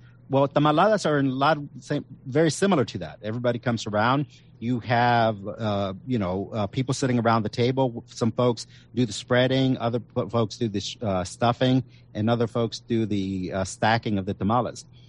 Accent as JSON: {"language": "English", "region": "Texas", "country": "United States", "tie": "born or raised there", "also_born_or_lived": "Northern Mexico", "said": "Where I grew up with in Southern Texas, Northern Mexico, the big one was chicken"}